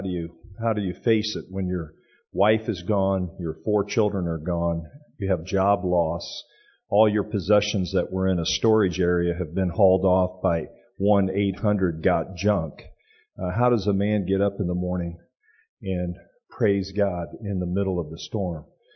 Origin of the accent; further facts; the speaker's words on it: Miami, Florida, United States; born there; also born or lived in England; I told you I was born in Miami, moved to England, played sports.